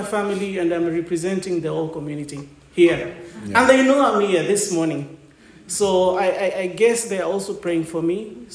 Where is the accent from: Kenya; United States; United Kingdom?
Kenya; Well, yeah, I come to you from Africa, and more specifically Kenya, and I'm a resident of Nairobi City.